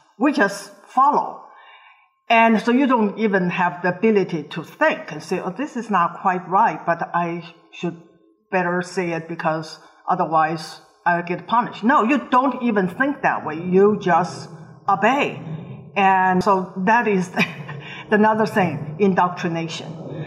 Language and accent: English; China; But growing up in Mao's China, Mao used class